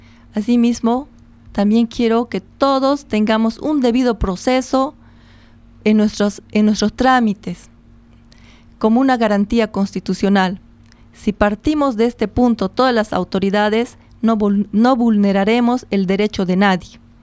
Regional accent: Bolivia; Mi pueblo boliviano, hemos estado visitando por todas las regiones

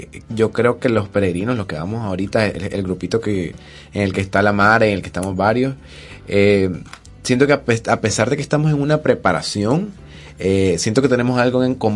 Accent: Nicaragua; somos nicas, sabemos lo que está pasando

